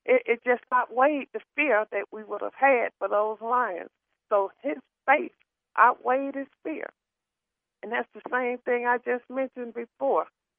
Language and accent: English; Cleveland, Ohio, United States; Those three girls from my hometown, Cleveland, Ohio, that was kidnapped up there.